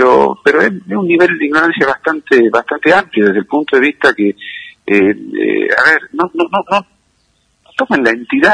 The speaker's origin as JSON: {"language": "Spanish", "region": "Tucumán", "country": "Argentina", "said": "sobre todo nosotros como tucumanos"}